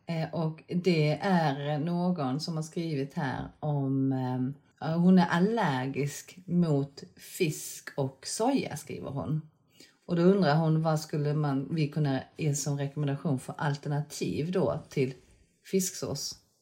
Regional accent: Skåne, Sweden; Nu är inte jag från Makedonien, jag är från Sydkorea. Eller Skåning.

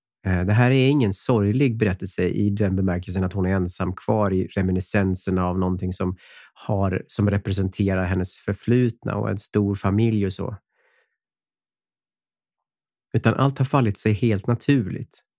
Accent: Härnösand, Västernorrland County, Sweden; men vi är ju också från Härnösand

